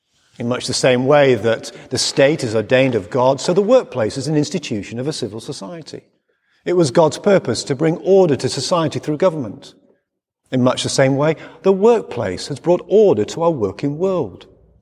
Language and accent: English; England, United Kingdom